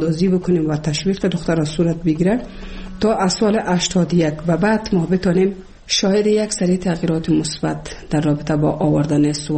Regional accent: Kabul, Afghanistan; also born or lived in Bamiyan; از ولسوالی شیبر ولایت بامیان هستم. در سال 1356 در یک خانواده روشن فکر ما در ولایت کابل به دنیا آمدم و تحصیلات خود ما در کابل و پایان رسادم تا صنف 12

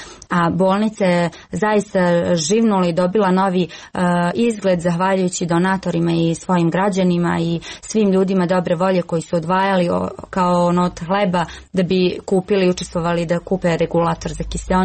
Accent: Novi Pazar, Raška District, Serbia; ja nekako smatram da kod nas u Novom Pazaru kaže se koliko ti je nafake, toliko će ti biti

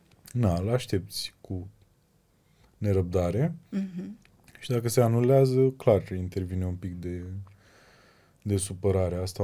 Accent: Focșani, Vrancea County, Romania; now in Bucharest, Romania; Sunt un om, sunt un om din Focșani, născut în Focșani, care a venit la București cu speranțele de a fi un foarte bun actor.

